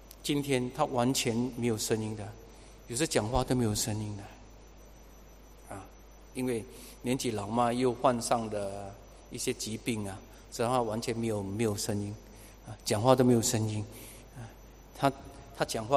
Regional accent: Singapore; 我们新加坡人称为老阔阔。

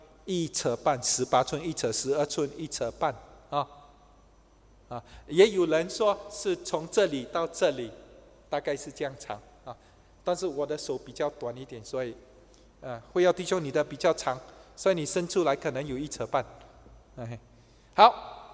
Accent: Singapore; 就好像我们新加坡人没有看过下雪

